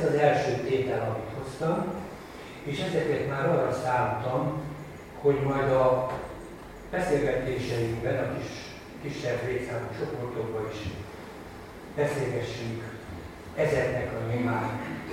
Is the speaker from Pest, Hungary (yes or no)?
yes; Gödöllő, Pest, Hungary; én Gödöllőn a parókián nőttem fel.